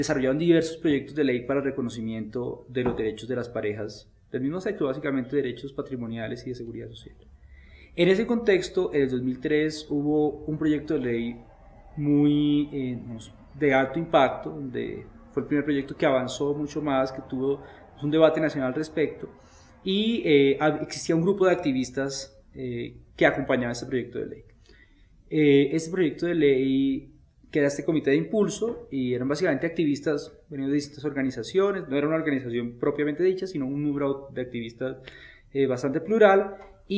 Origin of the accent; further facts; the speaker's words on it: Bucaramanga, Santander, Colombia; soy de Bucaramanga, Santander, no soy de Bogotá.